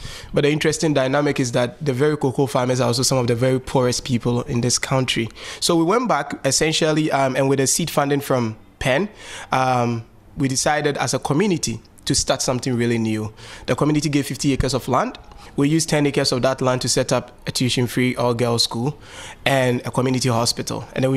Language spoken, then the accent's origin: English; Ghana; I come from Takwa Breman, which is about 8 hours out from here, from Accra.